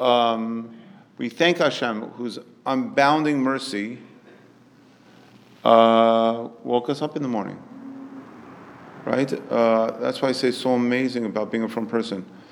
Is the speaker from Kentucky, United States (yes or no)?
no; Los Angeles, California, United States; when I was growing up in Los Angeles, here in Los Angeles